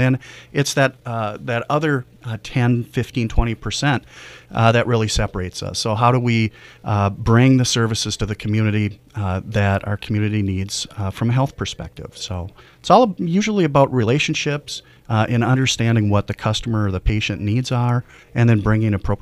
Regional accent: Eveleth, Minnesota, United States; So I'm originally from, or I'm from the Eveleth, Gilbert, Virginia area on the Iron Range. I'm a Eveleth High School graduate.

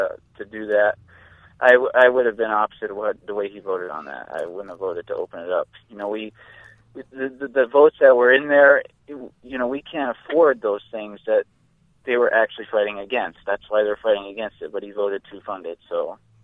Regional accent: Iron River, Michigan, United States; Well, I'm from Iron River, Michigan. I was born and raised there.

